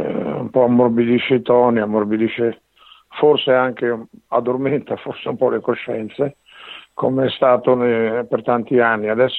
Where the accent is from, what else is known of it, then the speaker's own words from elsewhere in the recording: Verona, Veneto, Italy; moved away as an adult; now in Milan, Italy; trovarono sistemazione a Verona e lì ho visto la luce io il 26 giugno del 1950 e sono vissuto a Verona fino ai primi anni 70, prima di partire per Milano, dove poi ho vissuto fino ad oggi